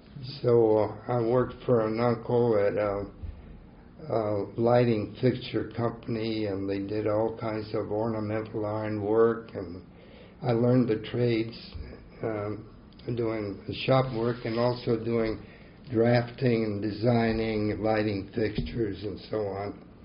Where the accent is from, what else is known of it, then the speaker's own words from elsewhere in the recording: Mexico; go back to Mexico with her family. And I was raised in Mexico. I went to an American school. I didn't forget my English, but I still kept my Spanish, so I'm a bilingual.